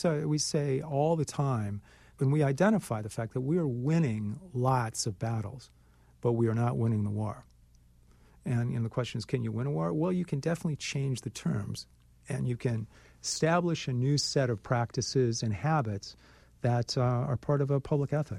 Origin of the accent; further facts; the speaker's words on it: Midwest, United States; I love I'm a Midwesterner. I love being in the center of the country